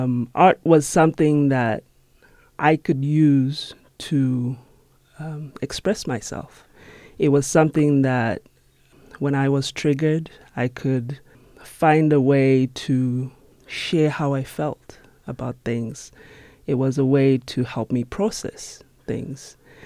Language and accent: English; Zimbabwe; moved away as an adult; now in Tucson, United States; I'm originally from Zimbabwe, and coming to Tucson was one of the most difficult decisions I've ever had to make.